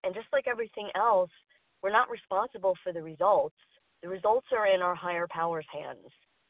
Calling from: New York City, New York, United States; from New York City.

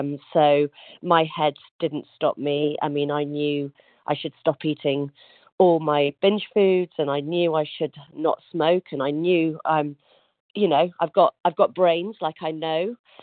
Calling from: Yorkshire and the Humber, United Kingdom; From North Yorkshire in the UK.

